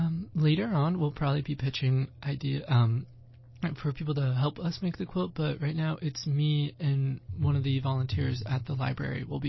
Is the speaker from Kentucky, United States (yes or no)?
yes; Kentucky, United States; And so I'm from Kentucky and it's a pretty big deal.